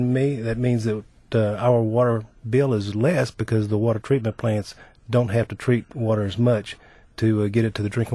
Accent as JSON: {"language": "English", "region": "Georgia", "country": "United States", "said": "I'm originally from Georgia"}